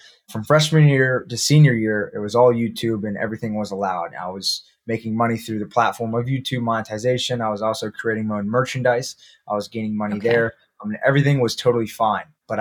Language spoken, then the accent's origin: English; Timonium, Maryland, United States; born there; So I was born in Timonium, Maryland, kind of like the hotbed for lacrosse. That's where lacrosse is biggest in the United States.